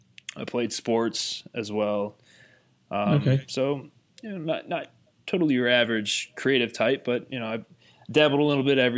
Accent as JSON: {"language": "English", "town": "Sagamore Hills", "region": "Ohio", "country": "United States", "tie": "born or raised there", "said": "I grew up not too far from Cleveland here, 20 minutes south in a town called Sagamore Hills, Ohio. It's nothing out of this world. It's just a small suburban town. And yeah, I grew up down there."}